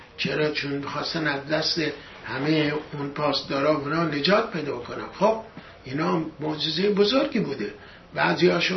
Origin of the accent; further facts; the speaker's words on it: Iran; moved away; من چند دهه پیش که از ایران اومدیم بیرون،